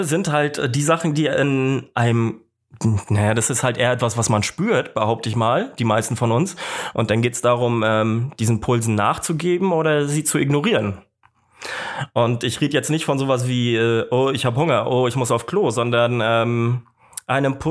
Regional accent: Kiel, Schleswig-Holstein, Germany; moved away as an adult; now in Munich, Germany; ich komme ursprünglich auch aus Kiel, beziehungsweise ich bin dort nicht geboren, aber ich bin dort groß geworden, habe den Großteil meines Lebens dort verbracht und wohne jetzt seit November im wunderbaren, wunderschönen München.

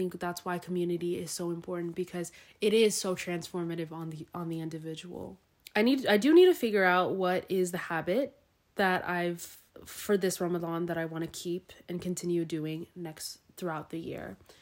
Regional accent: California, United States; growing up in Southern OC

